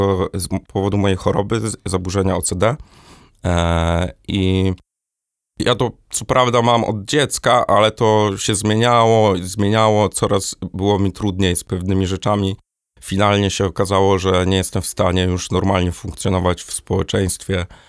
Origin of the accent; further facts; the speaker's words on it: Gorzów Wielkopolski, Lubusz Voivodeship, Poland; now in Warsaw, Poland; będąc jeszcze w Gorzowie Wielkopolskim, to jest moje rodzinne miasto